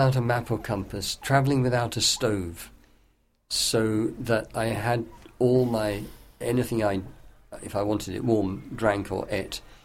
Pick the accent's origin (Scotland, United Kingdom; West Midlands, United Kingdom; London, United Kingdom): West Midlands, United Kingdom; Malvern; born there; walking from where I was born in the Malvern